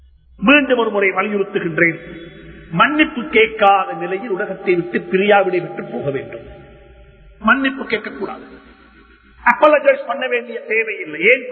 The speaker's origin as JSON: {"language": "Tamil", "country": "Sri Lanka", "tie": "born there", "said": "புரிந்து கொள்ளுங்கள், இந்த இலங்கையில நாங்கள் பிறந்தோம், இலங்கை பிரஜைகளாக வாழ்ந்து கொண்டிருக்கிறோம்."}